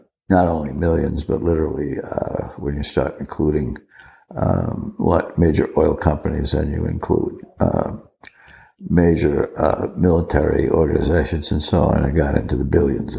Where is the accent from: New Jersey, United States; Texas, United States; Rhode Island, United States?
Rhode Island, United States; I was born in Rhode Island and I grew up on the Atlantic Ocean.